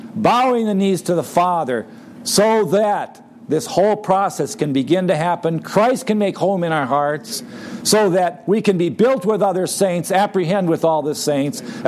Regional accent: Brooklyn Park, Minnesota, United States; from Brooklyn Park, Minnesota, which is a suburb of Minneapolis, St. Paul.

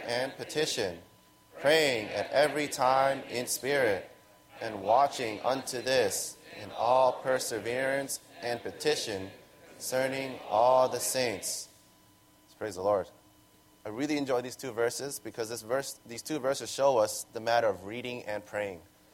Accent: Chicago, Illinois, United States; I'm from Chicago.

